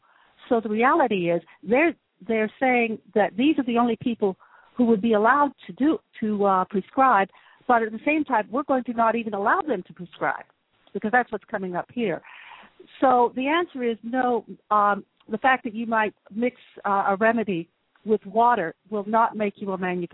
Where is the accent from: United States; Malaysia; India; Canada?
United States; now in United Kingdom; I am. I spent most of my life in the US, as you can hear in my accent.